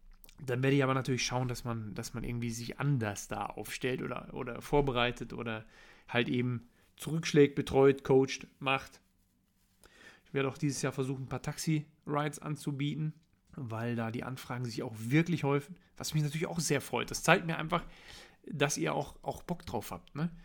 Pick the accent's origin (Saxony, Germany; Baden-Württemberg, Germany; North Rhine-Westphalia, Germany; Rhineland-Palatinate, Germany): North Rhine-Westphalia, Germany; ich komme aus dem Ruhrgebiet